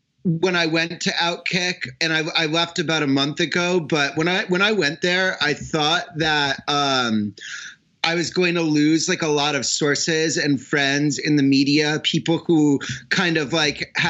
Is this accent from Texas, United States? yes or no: no; Simsbury, Connecticut, United States; Yeah, I grew up in Simsbury, Connecticut, which is where your super producer, Jade Hoy, lives.